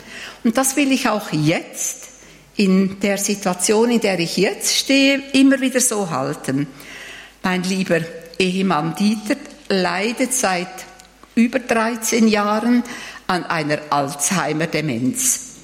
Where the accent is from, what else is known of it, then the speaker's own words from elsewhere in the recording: Schöftland, Aargau, Switzerland; von der Pfarrerin in Schäftland, also wo ich aufgewachsen bin und konfirmiert wurde.